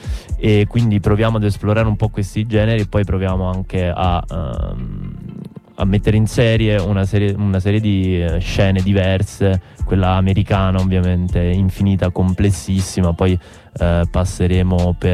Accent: Rome, Lazio, Italy; anche come tante cose che succedono a Roma, e lo dico da romano

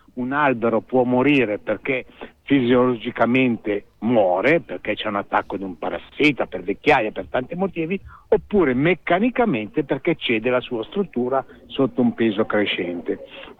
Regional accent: Varese, Lombardy, Italy; vengo da Varese.

